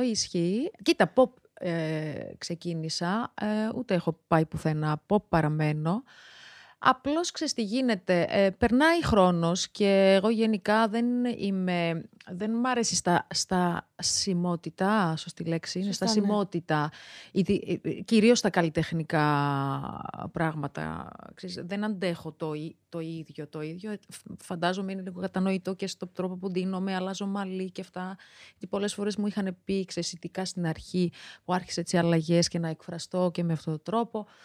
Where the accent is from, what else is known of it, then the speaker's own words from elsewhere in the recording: Tbilisi, Georgia; Greek is a second language; now in Greece; προέρχομαι από τη Γεωργία, γεννήθηκα μεγάλωσα στην Γεωργία, στην πρωτεύουσα της Γεωργίας, στη Τυφλίδα. Μετακόμισα στην Ελλάδα 2001